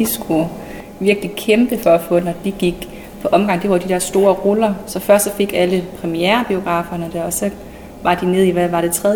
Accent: Gærum, North Denmark Region, Denmark; Jeg kommer fra Gærm, gik på Gærm skole.

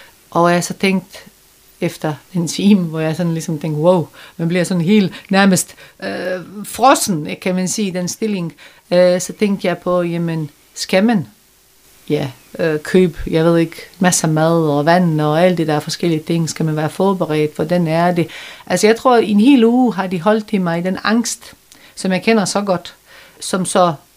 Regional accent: Bosnia & Herzegovina; Danish is a second language; now in Denmark; Godt nok et andet sted, end hvor jeg kommer fra. Det er derfor, vi mødtes jo først i Danmark. Men vi kommer begge to fra Bosnien.

